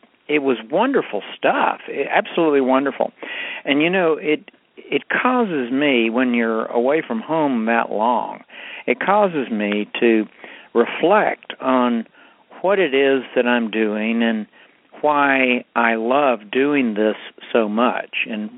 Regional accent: Atlanta, Georgia, United States; Kevin, I'm actually in my hometown of Atlanta, Georgia, and it's a beautiful, chilly day here

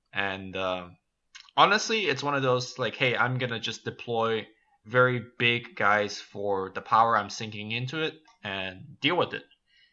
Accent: Hong Kong; now in Seattle, United States; I came from Hong Kong. And the summer there is actually very hot and humid.

